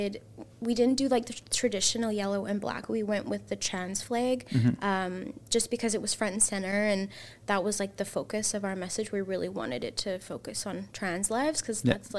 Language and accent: English; Vernon, British Columbia, Canada; I was born and raised in Vernon, British Columbia, and I'm Anishinaabe, and I'm from Treaty 3, Shoal Lake 40.